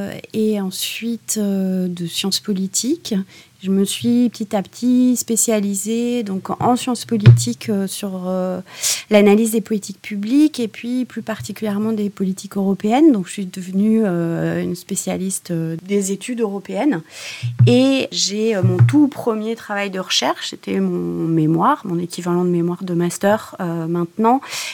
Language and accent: French; France; En tout cas en France, parce que moi je suis française